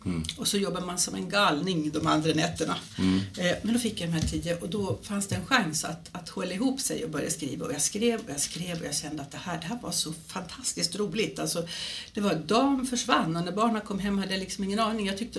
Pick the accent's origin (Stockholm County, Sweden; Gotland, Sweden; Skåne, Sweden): Gotland, Sweden; jag är född och uppvuxen på Gotland. Så jag har sett ön med ett barns ögon